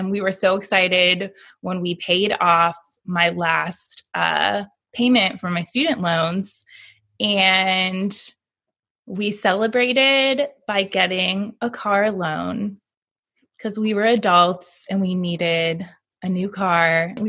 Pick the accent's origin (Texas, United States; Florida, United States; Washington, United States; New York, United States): Florida, United States; moved away as an adult; We're all originally from Florida. I was born and raised in Florida. Our kids were born there.